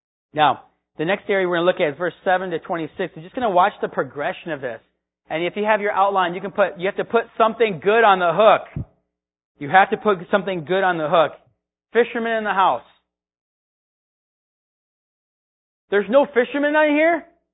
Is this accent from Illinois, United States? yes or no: yes; Illinois, United States; Now, anybody from Illinois? Okay, I'm from Illinois.